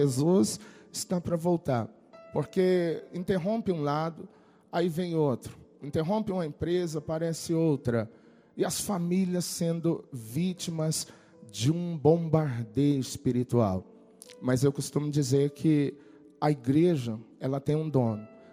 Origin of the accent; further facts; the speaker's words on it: Minas Gerais, Brazil; Eu sou mineiro, lá na nossa terra, a gente dizia que canga é um negócio que a gente coloca na vaca